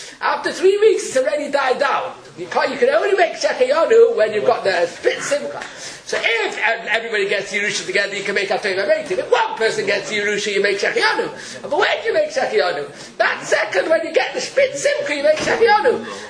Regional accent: Israel; I come from Eretz Yisrael. I learned in Jewish grammar school, but I've forgotten everything.

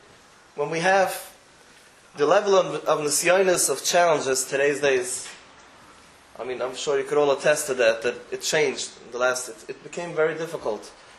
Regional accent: United States; First of all, you all see I'm American. You can probably see my accent.

